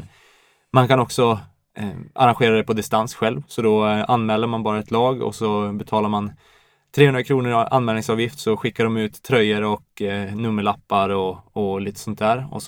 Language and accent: Swedish; Gävleborg County, Sweden; men jag är ju då från Hälsingland utanför Söderhamn.